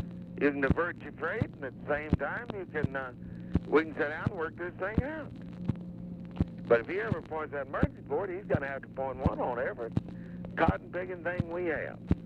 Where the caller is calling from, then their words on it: Denver, Colorado, United States; I'm in Denver, Colorado.